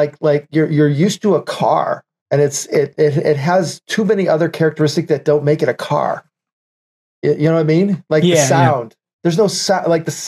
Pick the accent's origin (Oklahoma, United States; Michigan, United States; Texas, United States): Michigan, United States; Detroit; I'm from Detroit, born and raised.